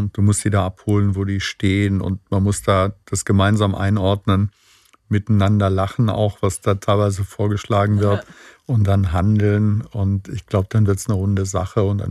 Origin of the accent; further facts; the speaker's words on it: Mannheim, Baden-Württemberg, Germany; also ich komme ja aus Mannheim, da bist du ja ganz nah im Elsass.